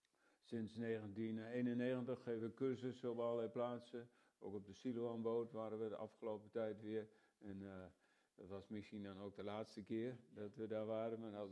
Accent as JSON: {"language": "Dutch", "town": "Ede", "region": "Gelderland", "country": "Netherlands", "said": "We komen uit Ede."}